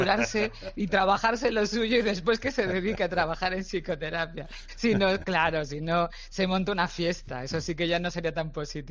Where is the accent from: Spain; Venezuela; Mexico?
Spain; Galicia; Aunque somos gallegos los dos